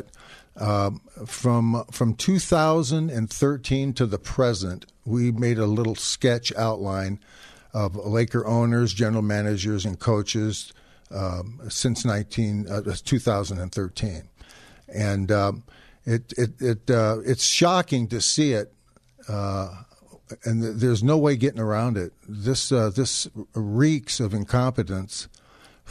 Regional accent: Los Angeles, California, United States; Now, we were talking earlier before the break that we're both from Los Angeles

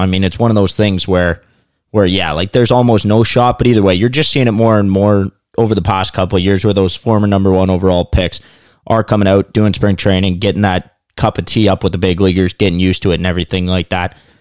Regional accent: Canada; especially being a Canadian, like you're starting to see a little bit of green in the grass.

